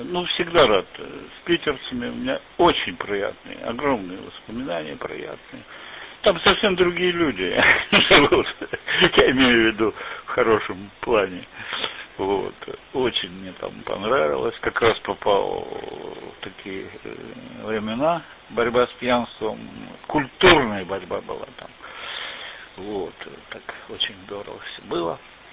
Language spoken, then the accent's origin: Russian; Tolyatti, Samara Oblast, Russia; moved away; Сам я из Тольятти, жизнь заставила, так получилось, что я здесь более 50 лет живу.